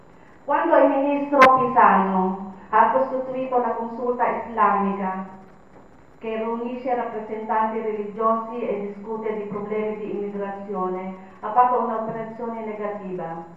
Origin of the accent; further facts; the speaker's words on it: Philippines; Italian is a second language; now in Italy; E io, arrivata in Italia, che non sapevo quasi nulla della politica perfino del mio paese, dove nella mia casa si stava con Marcos perché mio padre stava con il dittatore.